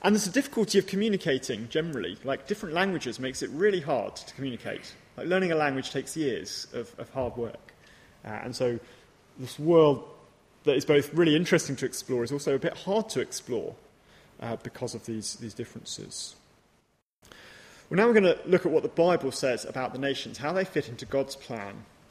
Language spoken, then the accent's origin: English; England, United Kingdom; I'm British, I'm English, I speak English. Ethnically, I'm Anglo-Indian.